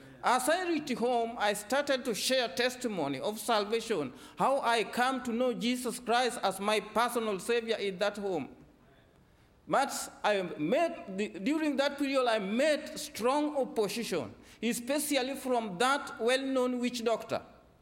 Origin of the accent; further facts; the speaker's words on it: Nyanza, Kenya; English is a second language; In Kenya, we live in southwest of Kenya, near Lake Victoria, border of Kenya and Tanzania, very far with our capital city, Nairobi. There, people are very poor. No any kind of development, no roads, no electricity